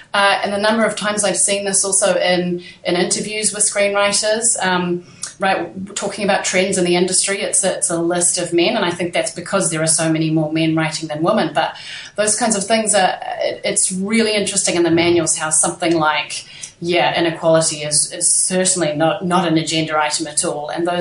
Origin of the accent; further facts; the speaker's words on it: New Zealand; now in United Kingdom; I mentioned I'm from New Zealand, and I still have a real interest in New Zealand media production